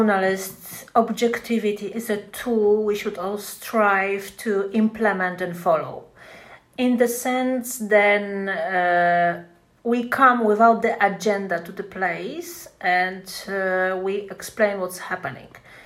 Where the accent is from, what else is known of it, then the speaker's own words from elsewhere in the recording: Poland; now in Georgia; I am from Poland. I live in Georgia since 20 years.